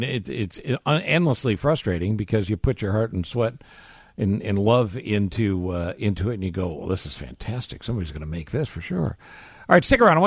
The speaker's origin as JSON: {"language": "English", "town": "Ithaca", "region": "New York", "country": "United States", "tie": "born or raised there", "said": "Yeah, I grew up in Ithaca."}